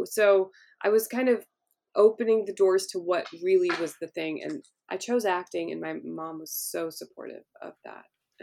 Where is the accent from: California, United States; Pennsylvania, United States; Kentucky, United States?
California, United States; Hollywood; So I grew up in Hollywood. So that was really amazing to hear.